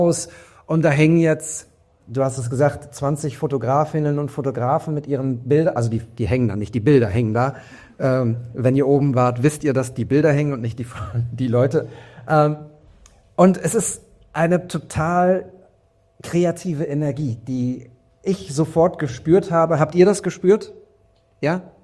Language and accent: German; North Rhine-Westphalia, Germany; ich komme aus dem Ruhrgebiet und fahre hier um die Ecke